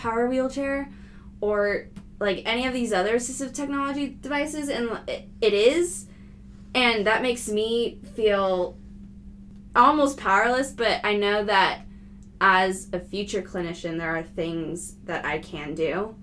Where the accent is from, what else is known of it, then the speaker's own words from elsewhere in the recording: California, United States; So I'm from California and I'm planning on going back to practice as soon as I graduate.